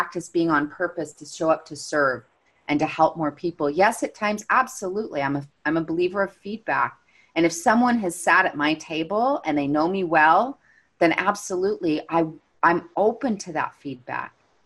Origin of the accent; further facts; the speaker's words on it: Missouri, United States; I'm from Missouri.